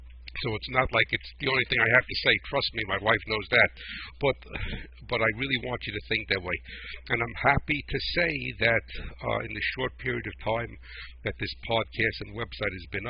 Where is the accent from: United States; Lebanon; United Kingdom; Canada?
United States; New Jersey; That sounds like I'm from New Jersey. I didn't mean to say that. I am from New Jersey. But sounds like I'm from Brooklyn.